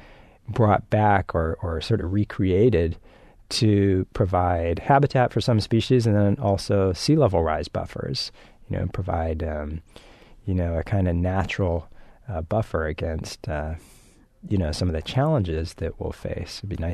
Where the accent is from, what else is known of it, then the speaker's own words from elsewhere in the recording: California, United States; If we grew up in California, I have grown up here since I was 9, but I don't have grandparents and, you know, great-grandparents who told me about the history of the landscape.